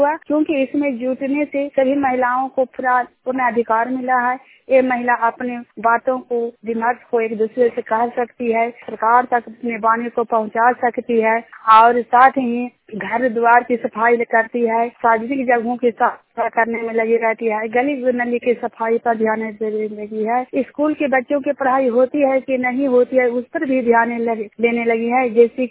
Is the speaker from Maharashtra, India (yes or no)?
no; Hilsa, Bihar, India; मैं हिलसा प्रखंड का निवासी हूँ और नालंदा जिला का भी निवासी हूँ।